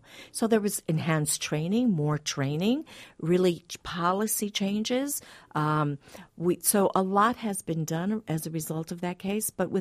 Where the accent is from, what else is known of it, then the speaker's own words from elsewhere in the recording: New York City, New York, United States; You know, I grew up in the South Bronx. My parents came from Puerto Rico, you know, looking for a better life for their two children.